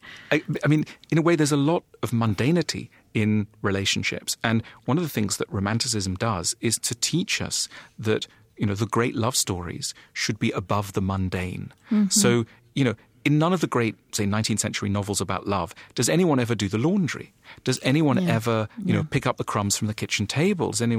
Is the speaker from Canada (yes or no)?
no; United States; I'm an American in this respect too